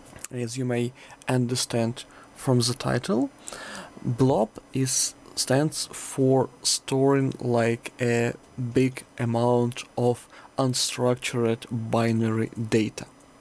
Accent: Ukraine; hello my dear attendees … from Ukraine, I'm Microsoft Azure MVP

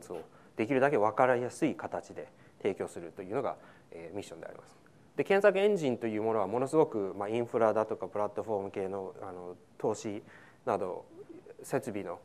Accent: Tokyo, Japan; born there; first language en; Japanese is a second language; also born or lived in United States; 僕は東京生まれなんですけれど、米国で半生以上過ごしたので、母国語となると英語になってしまうんですけれど

